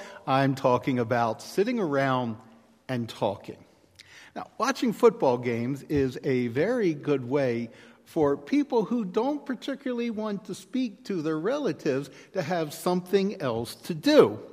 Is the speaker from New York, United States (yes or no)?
no; Baltimore, Maryland, United States; In my hometown of Baltimore, among people such as Melanie and myself of German ancestry